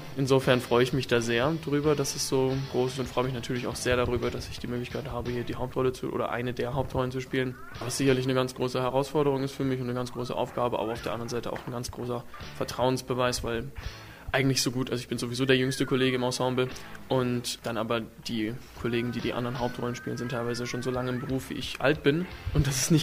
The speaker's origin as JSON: {"language": "German", "region": "Bremen", "country": "Germany", "tie": "born there", "also_born_or_lived": "United States / Flensburg", "said": "Ich bin in Bremen geboren, bin dann recht viel umgezogen durch die Arbeit meines Vaters, weil mein Vater bei der Bundeswehr ist oder war. Hab lange Zeit in Amerika gelebt und dann die letzten Jahre vor meinem Studium in Flensburg verbracht"}